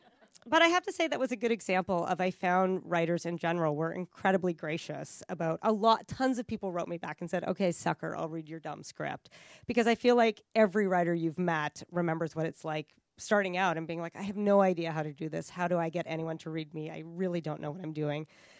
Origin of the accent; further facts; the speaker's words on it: Calgary, Alberta, Canada; I grew up in Calgary, Alberta, so I couldn't have been farther from the television industry.